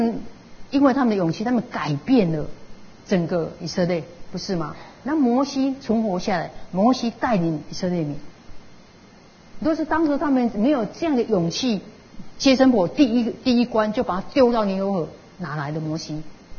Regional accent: Kaohsiung, Taiwan; now in Taipei, Taiwan; 包括我是从高雄移民来的，我是高雄因为工作

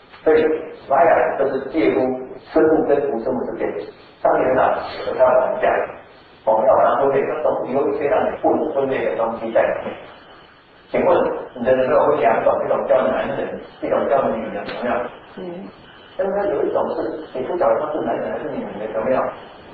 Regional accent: Taiwan; 你知道我们台湾人很喜欢跟男孩子，对不对？

